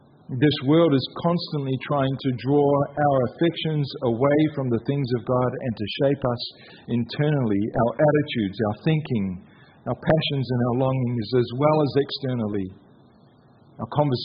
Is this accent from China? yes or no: no; New Zealand; now in Australia; When I moved to Queensland 13 years ago, I'm a New Zealander.